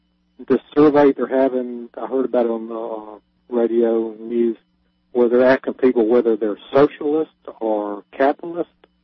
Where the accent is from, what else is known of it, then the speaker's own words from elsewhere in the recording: the South, United States; And I'm saying this as a Southerner myself.